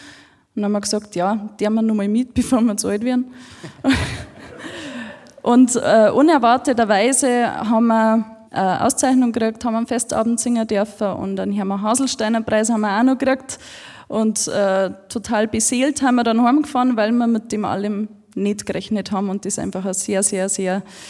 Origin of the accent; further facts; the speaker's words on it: Nussdorf am Inn, Bavaria, Germany; Und ich komme von Nussdorf am Inn, das ist zwischen Rosenheim und Kufstein.